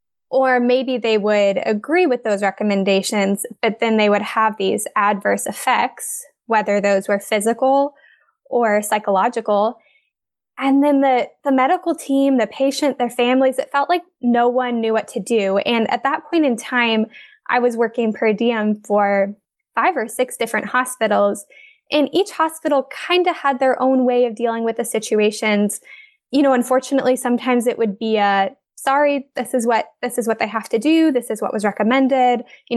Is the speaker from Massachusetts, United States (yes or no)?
no; Columbus, Ohio, United States; I'm a speech pathologist. Born and raised in Columbus, Ohio, and I now work in Columbus for a large hospital system.